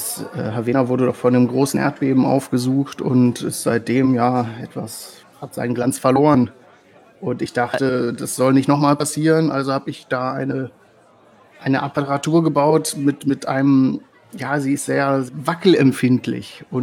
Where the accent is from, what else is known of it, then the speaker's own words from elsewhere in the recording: Angbar, Germany; Nein, ich komme aus Angbar. Ich bin da aufgewachsen und ich bin gerade auf Wanderschaft.